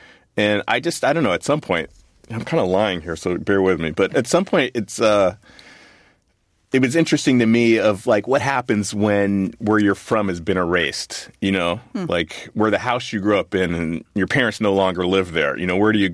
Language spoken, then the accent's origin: English; Los Angeles, California, United States; But, you know, I grew up in Los Angeles. And so, I mean, I don't live there now.